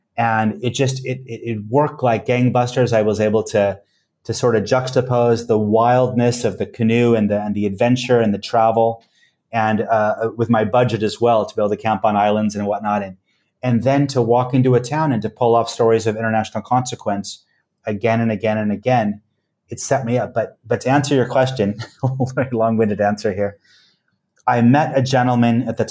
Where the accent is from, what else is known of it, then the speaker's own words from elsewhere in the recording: West Coast, United States; But I come from the West Coast, and I talked to some friends